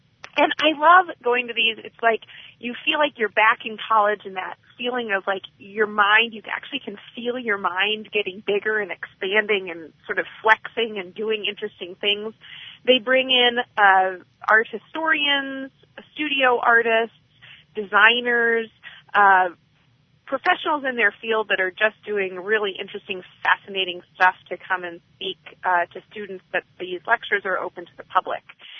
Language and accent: English; Ann Arbor, Michigan, United States; she's exhibited across the country, including my hometown of Ann Arbor.